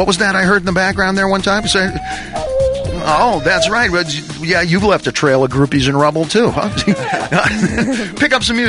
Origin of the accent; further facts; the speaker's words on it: Indiana, United States; The way she's shaped is like what I grew up with in Indiana